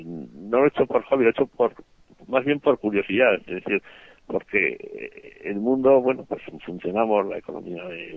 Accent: San Sebastián, Basque Country, Spain; born there; yo nací en San Sebastián, que como sabe Paqui, seguramente también pues está 18 kilómetros de la frontera de Francia

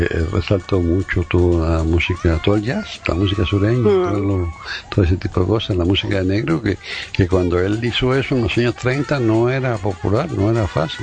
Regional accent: Cuba; Miño es un nombre que conozco yo de niño, porque en Cuba se vendía un chorizo enlatado.

